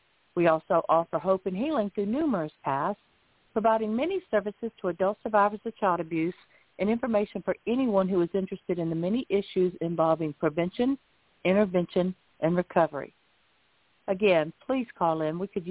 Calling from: Lighthouse Point, Florida, United States

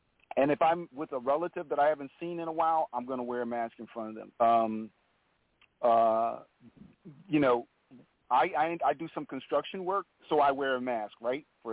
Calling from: Chicago, Illinois, United States; also born or lived in Maryland; I'm previously calling from Maryland, but now I'm calling from Chicago on the South Side.

